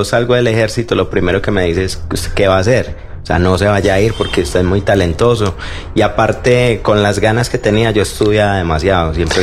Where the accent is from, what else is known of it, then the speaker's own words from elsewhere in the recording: Santa Bárbara, Antioquia, Colombia; yo soy de Santa Bárbara, Antioquia, es un pueblo cerca